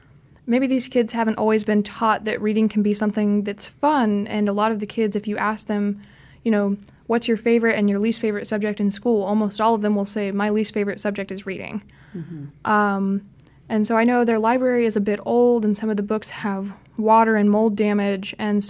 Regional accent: Missouri, United States; I'm from northwest Missouri, like up by Iowa, Kansas, Nebraska.

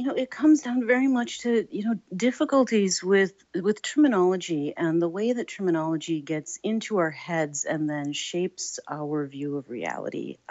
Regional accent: Minnesota, United States; So although I was born and raised in the Midwest, in Minnesota.

